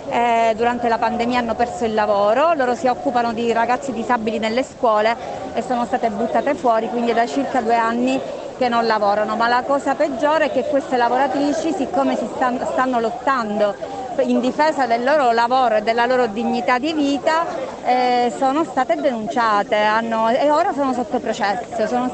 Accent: Palermo, Sicily, Italy; vengo da Palermo.

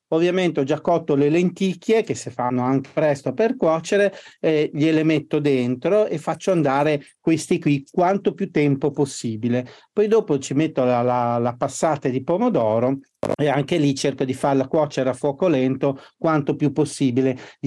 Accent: Bologna, Emilia-Romagna, Italy; io da buon emiliano di origine bolognese invece vi lancio la ricetta delle tagliatelle, perché è un must del nostro territorio

